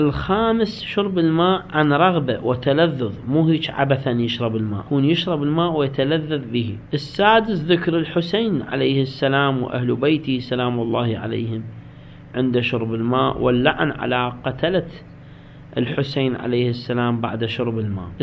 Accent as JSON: {"language": "Arabic", "country": "Iraq", "said": "بالمطاعم حتى عندنا بالعراق صحيح هم شفت بالمطاعم مقصصيه بالسكين ويجيبوه"}